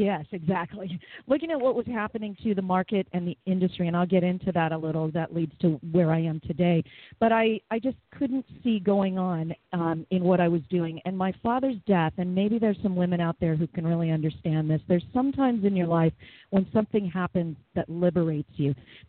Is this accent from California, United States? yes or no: yes; San Diego, California, United States; he was living in San Diego, which is my hometown, and it's where I launched my career at the ripe old age of 19 in radio.